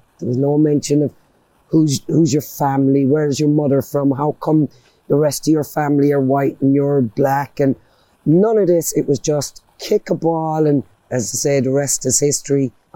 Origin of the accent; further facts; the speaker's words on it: Ireland; It just felt like, if I wear this jersey, nobody can tell me I'm not Irish.